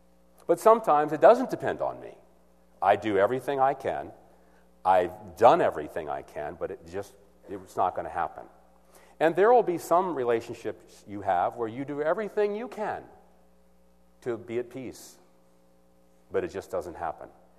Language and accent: English; the South, United States; Some people don't like me because I'm from the South, and they're not.